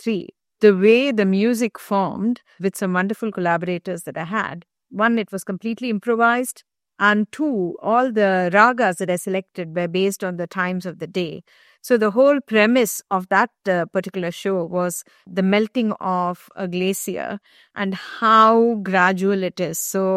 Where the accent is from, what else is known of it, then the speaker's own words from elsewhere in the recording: India; The journey starts with going back to my roots, my identity as an Indian musician who studied classical South Indian music, Carnatic music.